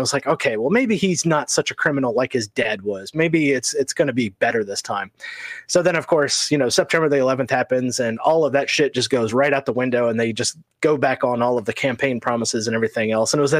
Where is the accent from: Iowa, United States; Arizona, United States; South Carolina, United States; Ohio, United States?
Iowa, United States; I grew up in Pottawatomie County, Iowa, across the river from Omaha.